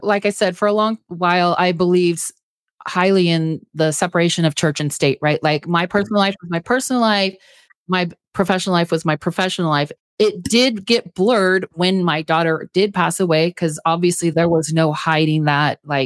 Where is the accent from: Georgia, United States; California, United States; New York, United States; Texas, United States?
Texas, United States; I grew up in Texas, so I can tell you it's really hot.